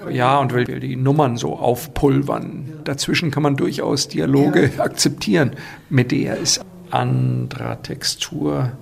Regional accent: Germany; Das heißt ja nichts, dass ich als Deutscher jetzt ein großer Wagner-Fan bin.

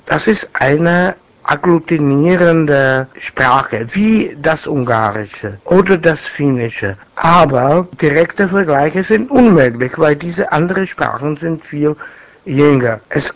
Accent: Czechia; German is a second language; wie man bei uns in Tschechien sagt, ich habe Freisemester

